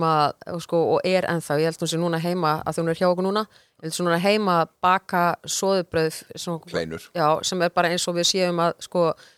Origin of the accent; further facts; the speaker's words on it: Aðaldalur, Northeastern Region, Iceland; also born or lived in Akureyri; now in Reykjavík, Iceland; Ég er alveg upp í Aðaldal í Suðurþingarsýslu, Laxárvirkjun í Aðaldal